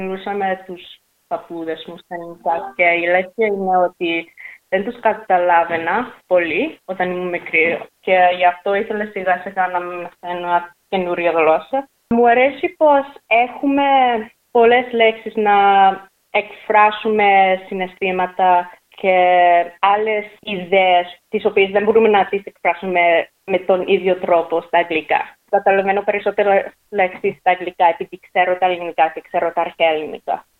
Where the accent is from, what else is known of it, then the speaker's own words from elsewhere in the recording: Australia; born there; Greek is a second language; εγώ γεννήθηκα εδώ στην Αυστραλία.